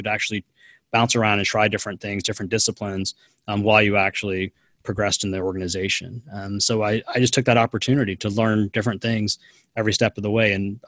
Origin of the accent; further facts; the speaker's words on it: North Carolina, United States; also born or lived in New Hampshire / Atlanta; so I'm first generation Asian American here in the U.S. My family immigrated to the U.S. in the 70s. I grew up in North Carolina, a small town north of Charlotte, and I went to high school in New Hampshire and then college and grad school in Atlanta.